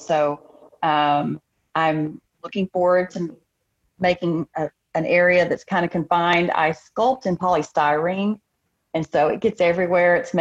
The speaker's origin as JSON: {"language": "English", "region": "Texas", "country": "United States", "lives_now": "Siloam Springs, United States", "said": "I'm from East Texas, but my family is from Northwest Arkansas. And so I made a big move back home, back to Northwest Arkansas."}